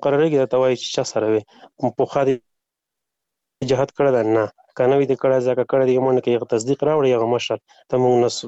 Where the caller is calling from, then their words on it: Afghanistan; افغانستان نه تماس نیول ده